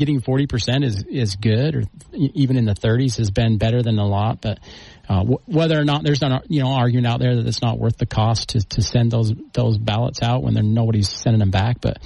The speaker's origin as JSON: {"language": "English", "town": "St. George", "region": "Utah", "country": "United States", "tie": "born or raised there", "said": "Yeah, so I'm a Dixie kid. I grew up right here in St. George, down on the corner of 500 and 500."}